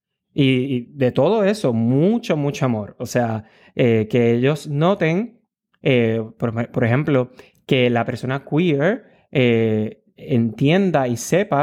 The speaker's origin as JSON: {"language": "Spanish", "country": "Puerto Rico", "said": "soy boricua, puertorriqueño, soy acuariano"}